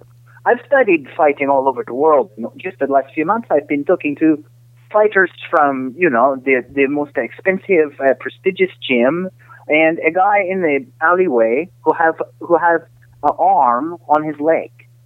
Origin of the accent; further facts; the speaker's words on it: Sweden; English is a second language; Yeah, of course. I'm from Sweden.